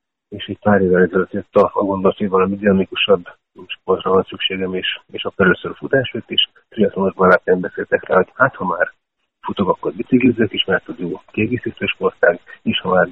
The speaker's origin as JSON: {"language": "Hungarian", "town": "Kaposvár", "region": "Somogy", "country": "Hungary", "said": "Kaposvári illetőségű vagyok"}